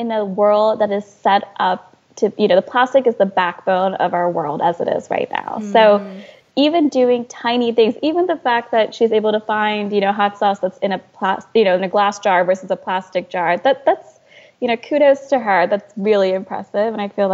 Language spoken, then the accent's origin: English; Delaware, United States; even as growing up in Delaware, you know, people who were I would say more sustainably focused tend to be a little bit more country granola.